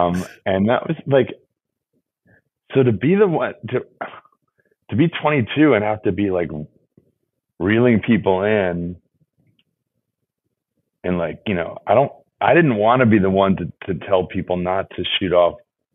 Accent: New Jersey, United States; also born or lived in New York; Born in New York, raised in, let's see, upstate New York, like near Schenectady, then Yonkers, then northern New Jersey. And then, so I came of age in New Jersey, like 8 to 18. I lived there.

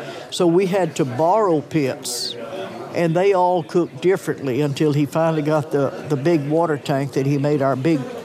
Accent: Lexington, Texas, United States; born there; April the 21st, 1935, I was born here in Lexington.

